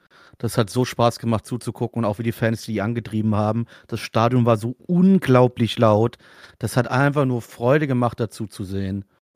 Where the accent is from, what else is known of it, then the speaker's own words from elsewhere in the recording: Southern Germany, Germany; ich als Süddeutscher und als Eintracht-Fan